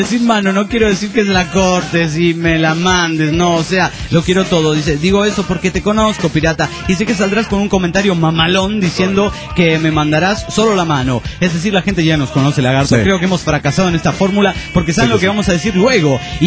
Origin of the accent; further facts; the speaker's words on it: Lima, Peru; de Lima, Perú.